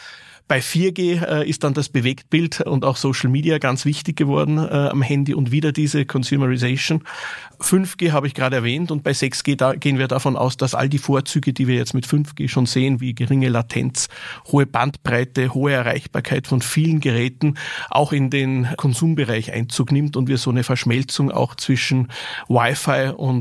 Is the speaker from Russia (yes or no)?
no; Salzburg, Austria; Ich war Anfang der 90er Jahre einer der ersten, damals noch Schüler, der einen privaten Internetzugang in Salzburg, in meiner Heimatstadt, über die Universität bekommen hat.